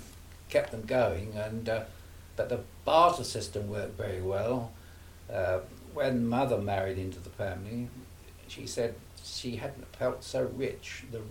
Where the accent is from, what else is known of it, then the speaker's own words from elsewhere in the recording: Wivenhoe, East of England, United Kingdom; born there; she owned quite a number of properties in Wivenhoe, quite a few in Elmer Street, where I was born. I was born in Elmer Street